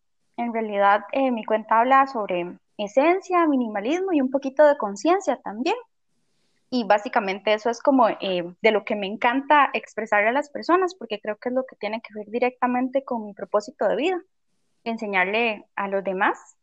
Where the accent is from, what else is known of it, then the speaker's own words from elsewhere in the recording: Costa Rica; yo soy costarricense, tengo 25 años, dentro de poco menos de 2 meses cumplo 26